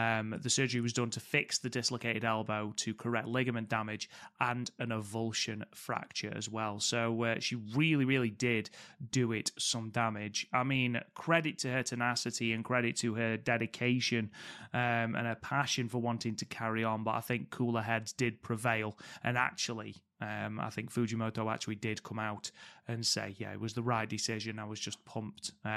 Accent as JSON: {"language": "English", "country": "United Kingdom", "said": "it's a cup of tea, and I'm British, therefore I love nothing more than a cup of tea"}